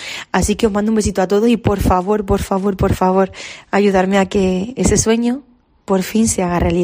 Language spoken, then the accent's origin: Spanish; Extremadura, Spain; mi tierra me apoyase y me animase un montón como siempre ha hecho, porque así somos los extremeños